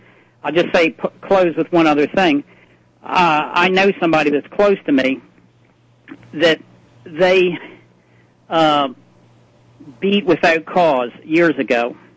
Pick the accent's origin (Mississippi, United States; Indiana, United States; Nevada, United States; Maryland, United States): Maryland, United States; I grew up in Prince George's County. I'm living in the adjacent county, Montgomery County, now, but I grew up over there